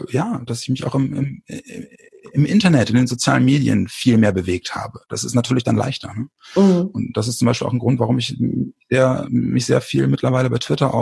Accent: Bremen, Germany; Und ich komme aus Bremen

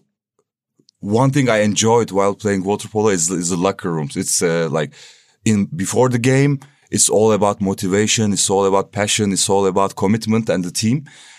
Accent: Istanbul, Turkey; now in Germany; Yes, I'm coming from Turkey, Istanbul.

